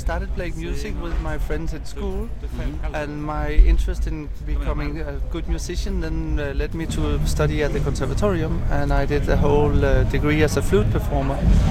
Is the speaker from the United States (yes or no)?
no; Denmark; born there; English is a second language; course I'm born in Denmark, so formally I'm Danish. But if you ask me where I'm from, first of all I say I'm from Europe and I have a Danish passport.